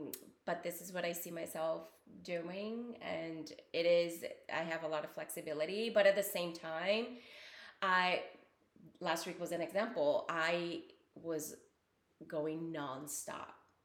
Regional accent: Brazil; English is a second language; moved away as an adult; I am originally from Brazil

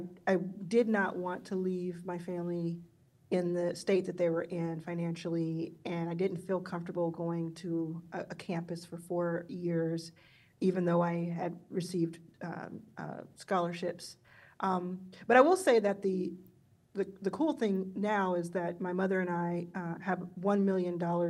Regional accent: Dallas, Texas, United States; I was raised in Dallas

